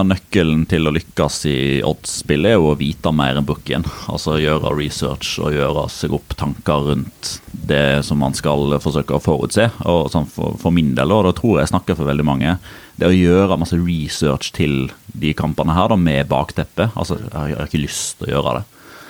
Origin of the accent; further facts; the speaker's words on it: Odda, Vestland, Norway; I Odda, der jeg kommer fra. Det er lite hockey.